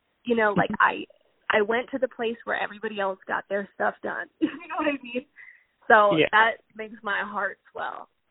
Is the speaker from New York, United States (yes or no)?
no; Pennsylvania, United States; I grew up in Central Pennsylvania, and I grew up listening to Motown music